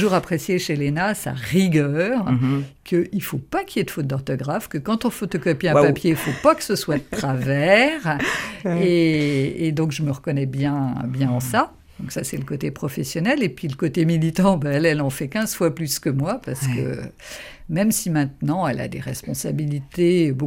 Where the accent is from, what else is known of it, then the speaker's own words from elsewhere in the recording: Rennes, Brittany, France; Eh bien, j'ai grandi à Rennes. Ma famille est de Liffré du côté paternel et de Normandie du côté maternel.